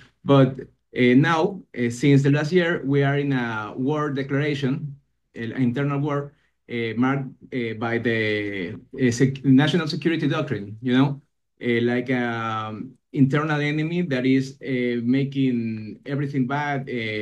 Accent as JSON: {"language": "English", "town": "Manta", "region": "Manabí", "country": "Ecuador", "tie": "born or raised there", "said": "I'm an Ecuadorian politician and activist, and I was born here in Manta, a small port city in South America, with access to the Pacific Ocean from the rest of the world."}